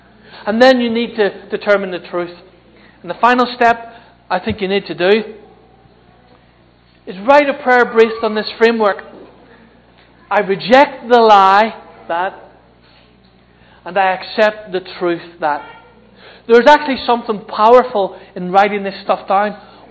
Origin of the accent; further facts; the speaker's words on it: Ireland; Now I know I'm Irish.